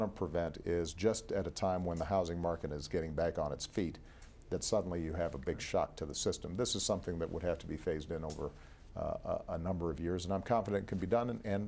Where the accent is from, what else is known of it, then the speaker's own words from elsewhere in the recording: Chicago, Illinois, United States; in my hometown of Chicago, for example, we could be renovating, rehabbing, and putting on the rental market thousands of units